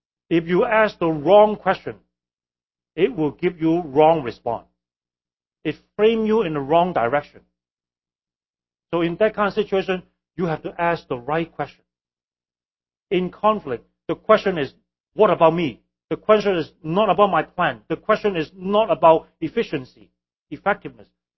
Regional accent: Hong Kong; English is a second language; We live on a sixth floor. And I remember often time when there's typhoon. I grew up in Hong Kong.

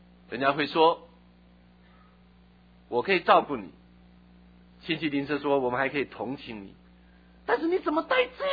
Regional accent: China

